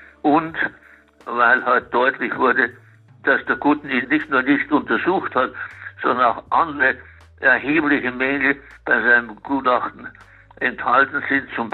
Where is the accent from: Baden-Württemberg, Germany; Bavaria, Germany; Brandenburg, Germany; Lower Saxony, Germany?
Bavaria, Germany; Munich; ich bin in Nymphenburg aufgewachsen